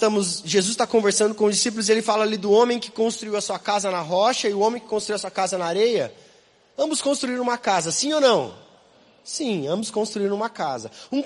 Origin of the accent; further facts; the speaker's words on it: Mato Grosso do Sul, Brazil; eu lembro lá do interior do Mato Grosso do Sul, de onde eu vim